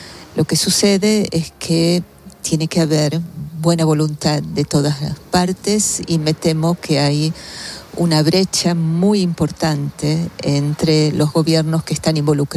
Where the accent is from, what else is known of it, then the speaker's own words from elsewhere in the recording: Argentina; Yo también soy argentina